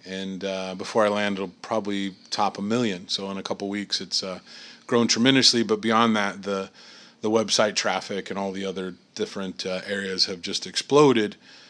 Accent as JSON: {"language": "English", "country": "United States", "said": "from the United States. Happy to be here."}